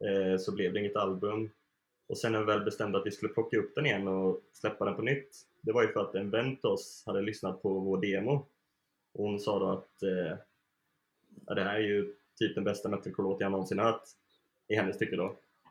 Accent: Kalmar County, Sweden; now in Gothenburg, Sweden; Ja, jag bor utanför Göteborg just nu. Jag kommer egentligen från Småland, Ölandstrakterna där kring.

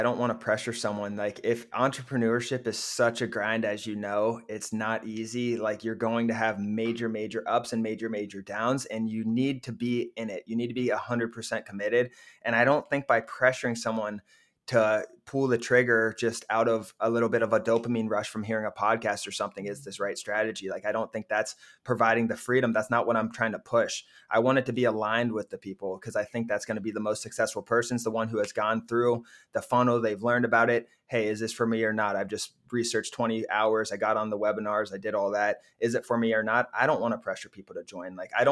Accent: Cincinnati, Ohio, United States; I just bought 40 acres of land up in Kentucky, Northern Kentucky, which is outside Cincinnati, my hometown, to keep.

